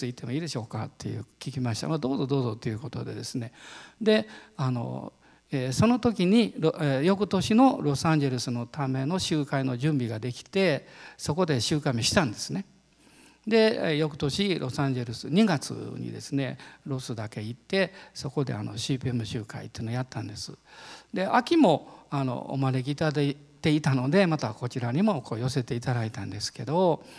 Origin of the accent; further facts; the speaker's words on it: Osaka, Japan; 私は大阪ですから、